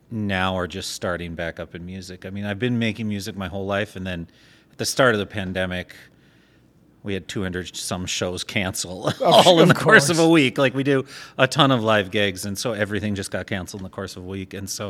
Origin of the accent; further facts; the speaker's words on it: Minneapolis, Minnesota, United States; also born or lived in Nashville; We're both from Minneapolis. And then moved to Winona, failed out of school, went to Nashville, lived there for about 15 years